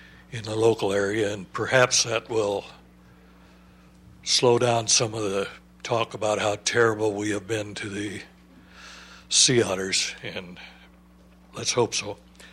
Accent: Morro Bay, California, United States; I'm from Morro Bay.

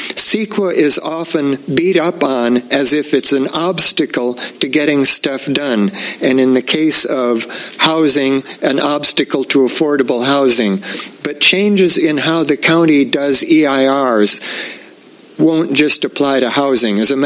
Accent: Atascadero, California, United States; Good morning. … from Atascadero

